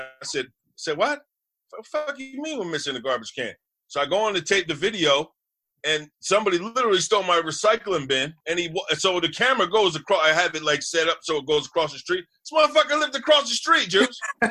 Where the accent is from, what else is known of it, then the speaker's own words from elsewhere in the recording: Harrison, United States; they thank God I'm in Harrison, my hometown.